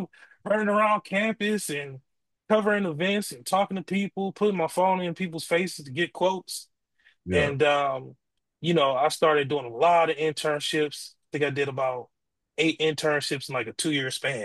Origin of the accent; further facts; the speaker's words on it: Detroit, Michigan, United States; I'm from Detroit.